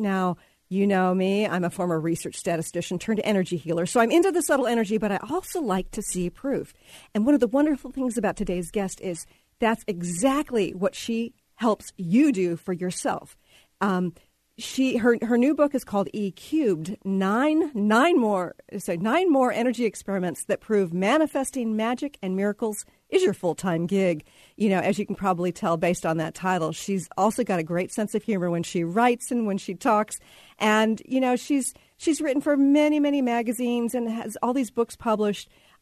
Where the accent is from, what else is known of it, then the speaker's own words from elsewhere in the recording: Texas, United States; Yeah, I'm from Texas originally